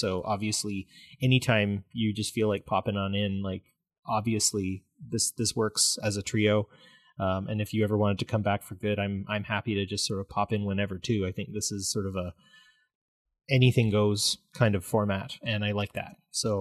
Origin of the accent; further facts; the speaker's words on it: Alberta, Canada; well, I'm from Alberta.